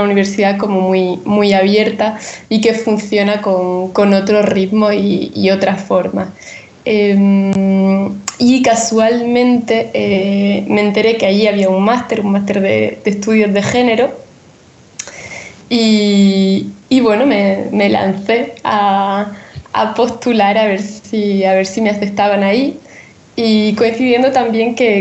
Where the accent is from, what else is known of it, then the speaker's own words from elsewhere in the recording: Granada, Andalusia, Spain; now in Paris, France; yo vengo de Granada y siempre había estado viviendo en Granada, a llegar aquí a París